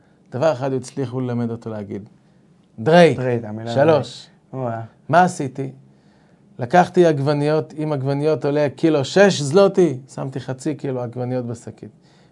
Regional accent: Haifa, Haifa District, Israel; אני זכיתי לגדול בחיפה.

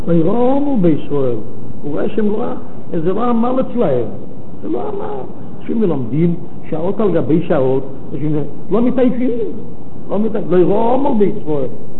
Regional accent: Bnei Brak, Tel Aviv District, Israel; אני בני ברקי. אצלנו בבני ברק

